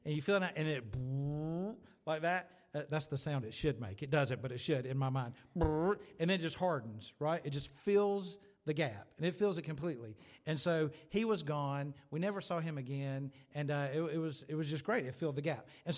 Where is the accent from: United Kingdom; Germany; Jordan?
United Kingdom; Sometimes as British people, maybe we don't want to open up.